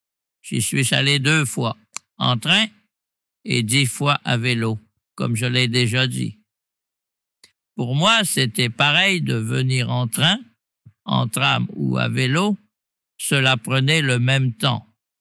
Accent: Mechelen, Flanders, Belgium; je suis né en 1935 à Malines, où je vis toujours.

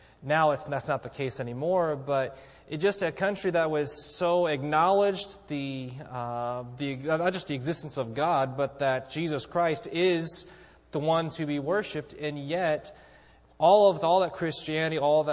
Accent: South Africa; I had the opportunity growing up in South Africa, spent 13 years there, my folks are missionaries

